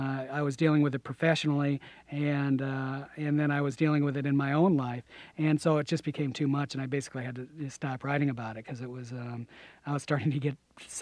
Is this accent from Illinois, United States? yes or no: yes; Aurora, Illinois, United States; I grew up in Aurora, Illinois, which was at that time extremely conservative part of the country.